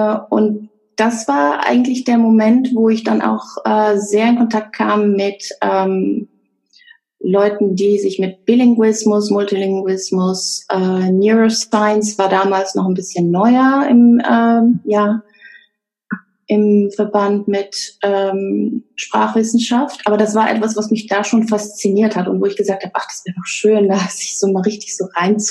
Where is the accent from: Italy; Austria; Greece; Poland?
Italy; northern Italy; also born or lived in Switzerland; Allerdings, wir sind beide in der Schweiz geboren. Das war gerade so kurz über die Grenze und dann wieder zurück nach der Geburt. Aber wir sind eben in Norditalien aufgewachsen, sind dort in eine europäische Schule gegangen. in der deutschen Sektion